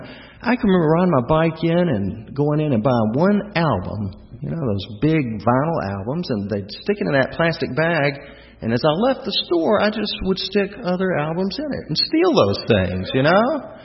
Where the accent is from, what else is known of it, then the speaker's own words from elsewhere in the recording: Atlanta, Georgia, United States; And, you know, we're here in Atlanta, and I grew up in Atlanta.